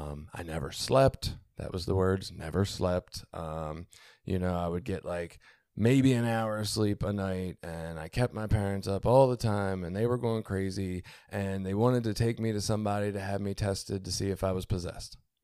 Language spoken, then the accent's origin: English; Baltimore, Maryland, United States; born there; I was born in Baltimore City, obviously.